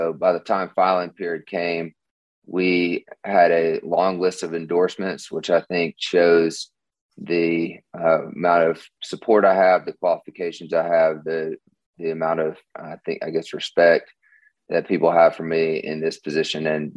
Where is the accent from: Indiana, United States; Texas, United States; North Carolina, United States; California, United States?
North Carolina, United States; Winston-Salem; I grew up here in Winston-Salem. I played AAU basketball growing up.